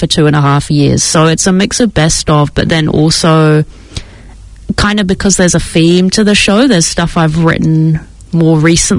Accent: Auckland, New Zealand; also born or lived in United Kingdom; I grew up in Auckland, originally from the UK, but pretty young when I moved. So, yeah. Auckland most of my life, for sure.

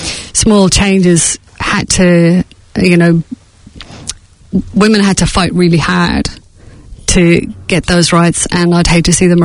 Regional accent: Clonmala, Ireland; my hometown, Clonmala

